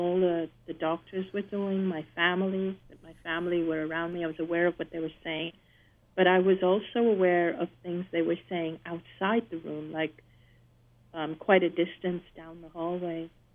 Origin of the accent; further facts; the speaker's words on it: Hong Kong; then I flew back to my home country of Hong Kong